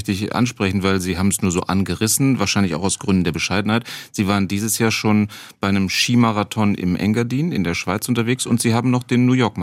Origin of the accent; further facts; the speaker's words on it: Neuss, North Rhine-Westphalia, Germany; Wir haben zufällig die gleiche Heimatstadt. Wir sind beide sozusagen in Neuss groß geworden.